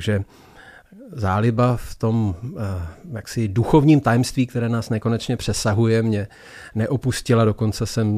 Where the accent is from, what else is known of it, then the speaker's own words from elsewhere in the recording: Jičín, Hradec Králové Region, Czechia; also born or lived in Prague; Já pocházím z Prahy, ale většinu dětství a mládí jsem prožil v Jičíně ve východních Čechách.